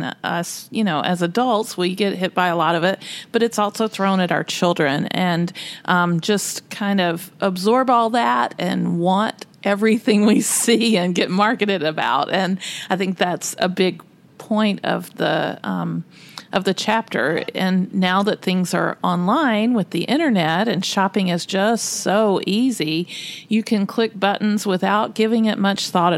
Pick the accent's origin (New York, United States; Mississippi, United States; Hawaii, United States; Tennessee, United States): Mississippi, United States; Natchez; across the river from my hometown, Natchez, Mississippi